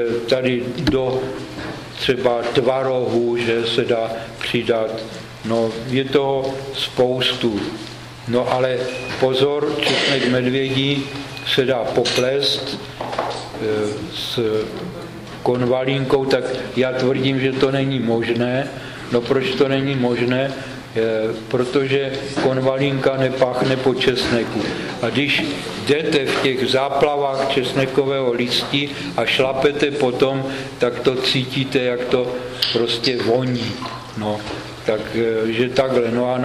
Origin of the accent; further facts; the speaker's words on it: Moravian-Silesian Region, Czechia; Ten jsem tady jako na severu u nás ve Slezsku nenašel. Je zajímavé, že v Polsku najdete teplomilnější rostliny jako třeba v našem Slezsku.